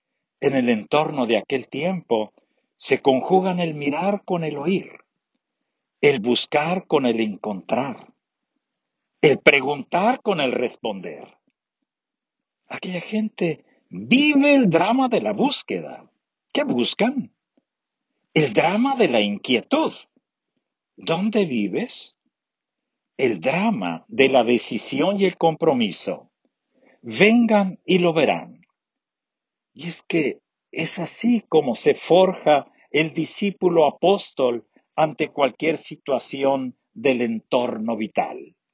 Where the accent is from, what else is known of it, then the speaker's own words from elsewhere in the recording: Granados, Sonora, Mexico; Estoy haciendo esta grabación desde mi tierra, Granado, Sonora